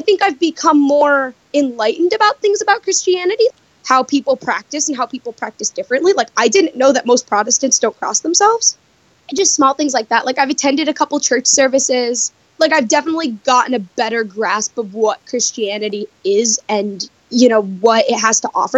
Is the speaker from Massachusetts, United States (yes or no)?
no; Chicago, Illinois, United States; I grew up in Chicago, but I live in the suburbs.